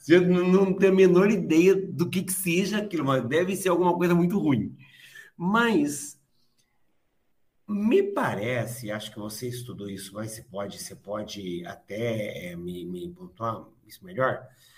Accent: São Paulo, Brazil; Eu sou interior de São Paulo, cresci ouvindo música sertaneja.

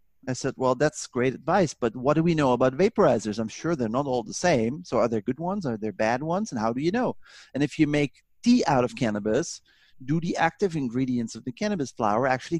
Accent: Netherlands; In English, and I am from Holland, the Netherlands.

